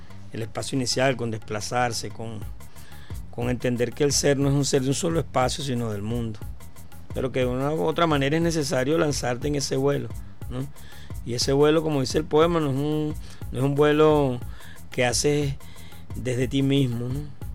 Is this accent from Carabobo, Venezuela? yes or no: no; Caracas, Capital District, Venezuela; vengo de La Pastora, nací en La Pastora.